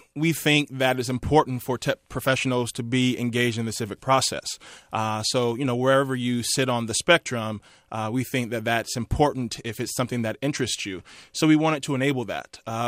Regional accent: Tampa, Florida, United States; you know, I'm from inner city Florida, born and raised in Tampa, you know, started a company

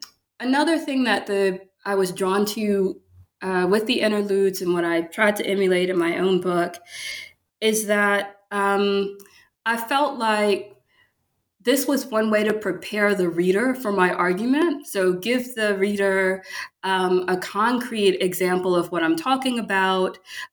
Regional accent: the South, United States; a lot of the resources that I found growing up in the South, in Black communities.

